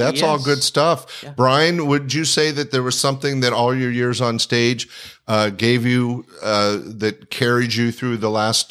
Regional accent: Sacramento, California, United States; It's means a lot to me to have a comedy roundtable in my hometown on my kitchen table with comics that created a career right here in Sacramento

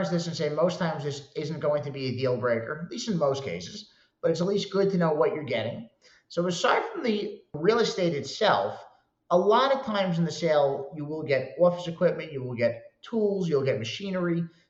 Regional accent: New York, United States; Originally, I'm from New York, and I worked for a guy who did some multifamily investing

